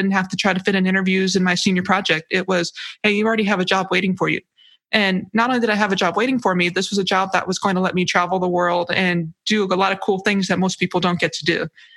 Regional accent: Hawaii, United States; And then I knocked off, I knocked off everything under 15 degrees Fahrenheit because I'm from Hawaii.

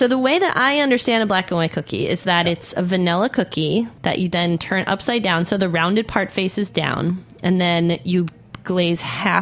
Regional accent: New York, United States; Like, I grew up in New York. I'm a big New York geek, and I love New York history.

